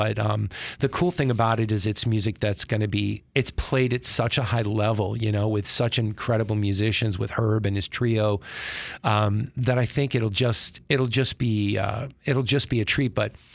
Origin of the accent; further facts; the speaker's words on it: Penfield, New York, United States; I moved back to Rochester a few years ago. I grew up in Penfield. You know, I mean, I'm from Rochester, graduated from Eastman